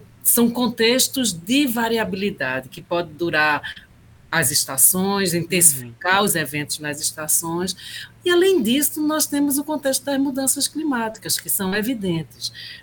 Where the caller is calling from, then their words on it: Recife, Pernambuco, Brazil; Eu falo de Recife